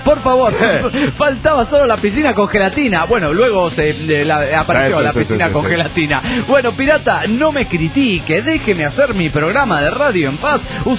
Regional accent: Bella Unión, Artigas, Uruguay; de Bella Unión, República Oriental del Uruguay.

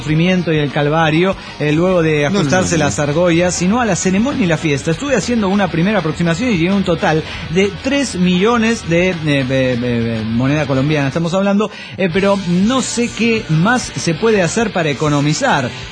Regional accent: Managua, Nicaragua; En mi barrio, un barrio pobre de Managua, los chavalos ponían esa música a todo volumen los fines de semana

